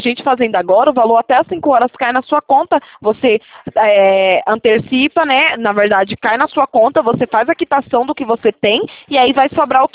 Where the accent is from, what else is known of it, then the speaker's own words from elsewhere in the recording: Itatiba, São Paulo, Brazil; Eu sou da cidade de Itatiba, interior de São Paulo.